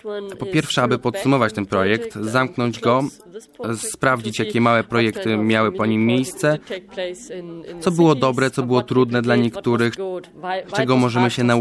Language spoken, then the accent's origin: Polish; Tomsk, Tomsk Oblast, Russia; jestem z Tomska na Syberii.